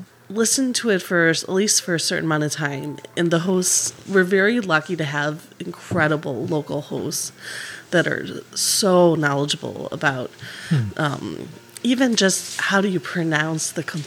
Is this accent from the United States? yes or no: yes; Chicago, Illinois, United States; And growing up in Chicago was a big kind of influence for me.